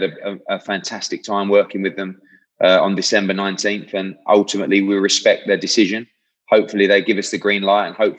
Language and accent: English; United Kingdom; as a fight fan, as a Brit